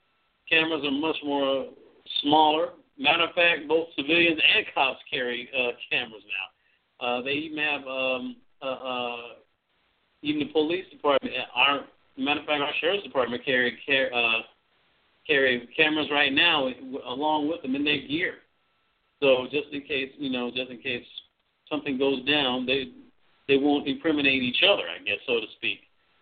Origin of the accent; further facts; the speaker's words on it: Macon, Georgia, United States; for those who are listening in Central Georgia, particularly my hometown, Macon, Macon, GA.